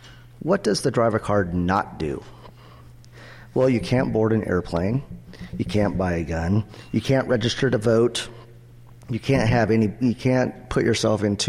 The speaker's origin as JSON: {"language": "English", "town": "Eugene", "region": "Oregon", "country": "United States", "tie": "born or raised there", "said": "native son of South Eugene and a University of Oregon graduate, so it's always glad to come home to my hometown."}